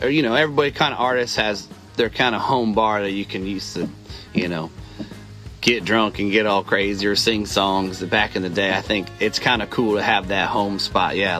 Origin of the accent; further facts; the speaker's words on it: Dixon, California, United States; I was a kid from Dixon, man. Like, I didn't see a lot. I didn't go high-rise dining in San Francisco. We're very small, kind of country people.